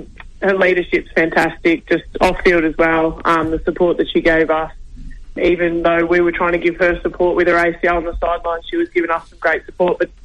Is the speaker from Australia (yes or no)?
yes; Shepparton, Victoria, Australia; born there; So I was born in Shepparton, Victoria, and moved to Bendigo for uni and played a little bit of footy there.